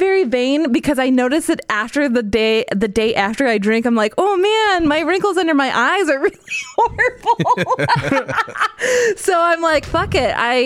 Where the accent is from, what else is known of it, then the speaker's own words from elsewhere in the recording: Boise, Idaho, United States; I grew up on the west side of Boise and that was Mormon Central.